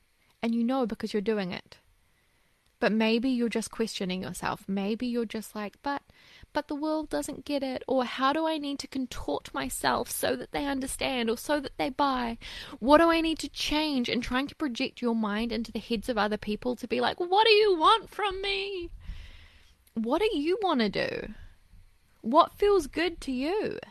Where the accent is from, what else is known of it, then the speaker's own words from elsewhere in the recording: Ireland; I'm Irish, like I said.